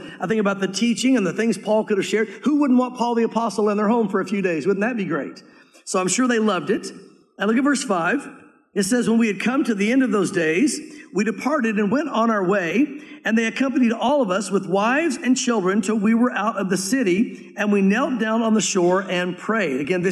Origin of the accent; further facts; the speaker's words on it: Tennessee, United States; I grew up in Tennessee, but then I went out west for a little while, and I got saved and got saved in Tennessee, but then spent some time out west.